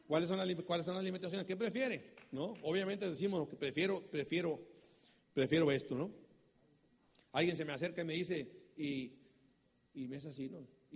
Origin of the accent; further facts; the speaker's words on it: Sonora, Mexico; Yo vengo de Sonora. Sonora, para si no sabes, México, está en el norte del país, a un ladito de Arizona. Sonora es la sucursal del infierno.